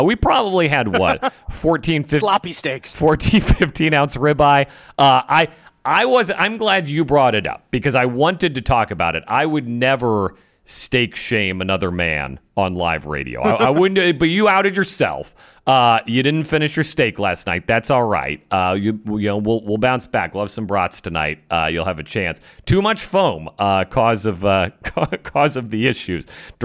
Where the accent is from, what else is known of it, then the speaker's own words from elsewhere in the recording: Wichita, Kansas, United States; All right, so I'm from Kansas. I'm from Wichita, Kansas. And so driving around the Midwest yesterday and walking around Green Bay, this all feels very familiar to me.